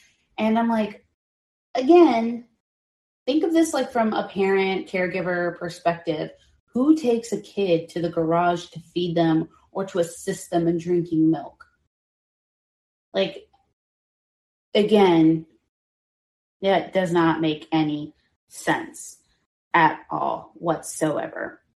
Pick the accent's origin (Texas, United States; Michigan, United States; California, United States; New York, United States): Texas, United States; as a Texan, I already called bullshit because I was like, yeah, right, dude, coyotes.